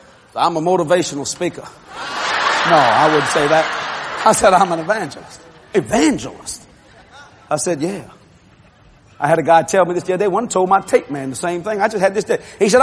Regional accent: Louisiana, United States; I'm a television evangelist. I'm from Louisiana.

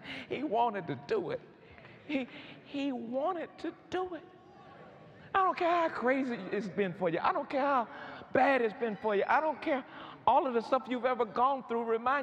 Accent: College Park, United States; Like I tell people sometimes, I'm from College Park.

